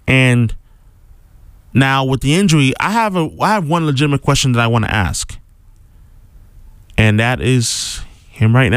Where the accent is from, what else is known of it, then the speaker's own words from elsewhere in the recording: New York, United States; not just only as a New Yorker, but as well as an American